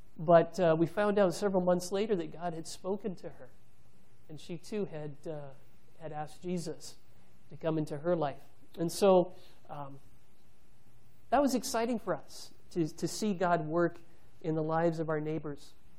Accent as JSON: {"language": "English", "country": "Canada", "said": "being a Canadian, I have a narrow perspective on the church and what it looks like in the world."}